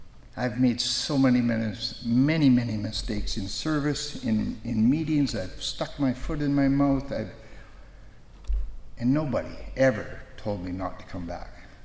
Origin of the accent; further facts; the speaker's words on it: Canada; I'm from Canada, so I don't know anything about politics.